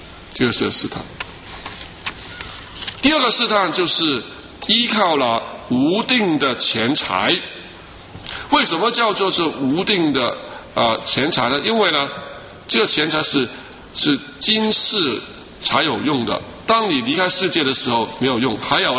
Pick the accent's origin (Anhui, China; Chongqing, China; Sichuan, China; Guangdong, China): Guangdong, China; 我们广东人说过桥抄板。